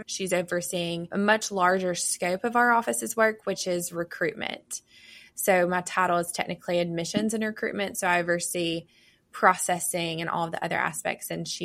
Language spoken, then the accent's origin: English; Alabama, United States; I am originally from Alabama. I'm not too far away from Jacksonville State University. We're located in Northeast Alabama.